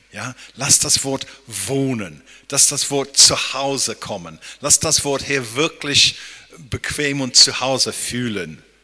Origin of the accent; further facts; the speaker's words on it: England, United Kingdom; first language English; German is a second language; now in Germany; dass das Problem für uns als Engländer ist nicht nur, dass wir Fußball nie gewinnen können